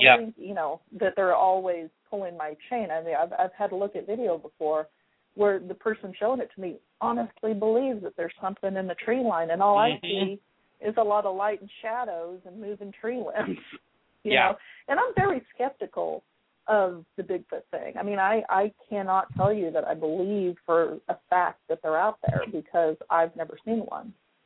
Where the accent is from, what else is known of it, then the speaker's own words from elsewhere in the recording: California, United States; I grew up north of San Francisco. I grew up in Northern California.